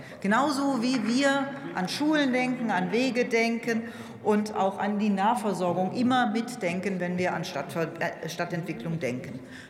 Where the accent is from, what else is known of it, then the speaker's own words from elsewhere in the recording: Andernach, Rhineland-Palatinate, Germany; Meine Heimatstadt Andernach, aus der ich komme